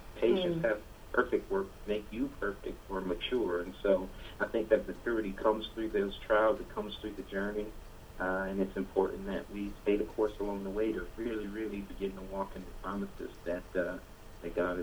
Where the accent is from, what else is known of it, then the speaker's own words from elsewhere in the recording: Detroit, Michigan, United States; also born or lived in Tulsa; I was born in Tulsa. I moved to Detroit. I basically grew up most of my adolescent years there, and then moved back to Tulsa.